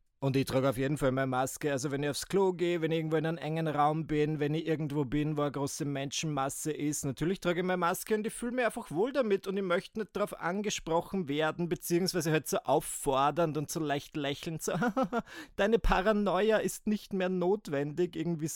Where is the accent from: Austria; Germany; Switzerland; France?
Austria; Maskenpflicht, das herrscht jetzt bei uns in Österreich vielerorts nicht mehr.